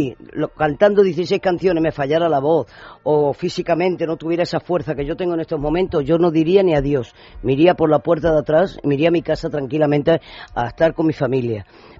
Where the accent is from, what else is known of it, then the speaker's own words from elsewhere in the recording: Spain; las ganas que yo tenía de estar en España, en mi país